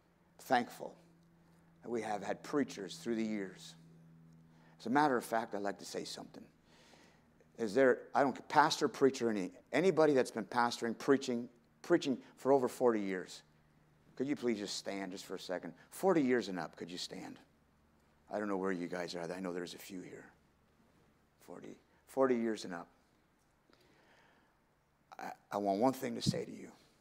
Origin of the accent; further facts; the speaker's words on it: Canada; I'm Canadian, born and bred.